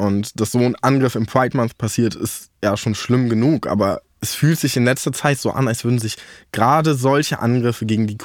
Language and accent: German; North Rhine-Westphalia, Germany; Ich komme ja aus dem Ruhrgebiet und dass einfach meine Nachbarstadt den CSD absagen muss